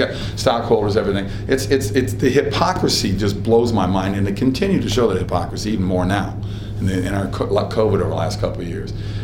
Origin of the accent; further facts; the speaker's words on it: Minnesota, United States; I'm finally gonna shoot a movie in my home state of Minnesota.